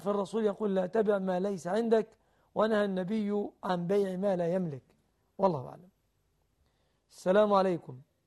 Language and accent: Arabic; Egypt; أعني أن ما يسميه الناس كتب الكتاب في بلادنا مصر لا يكفي